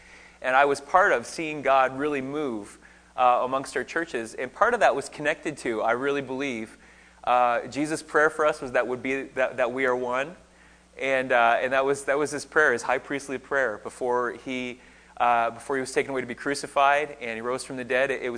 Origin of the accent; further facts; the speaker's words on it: Saint John, New Brunswick, Canada; accent: Newfoundland; I moved from St. John, New Brunswick, so I'm an East Coaster. It's a little harder to lose the Newfoundland accent.